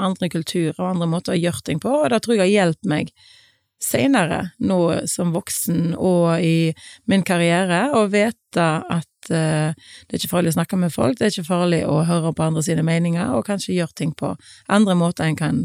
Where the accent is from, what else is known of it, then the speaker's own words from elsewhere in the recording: Stord, Vestland, Norway; Jeg 46 år, jeg har to barn, jeg vokste opp på Stord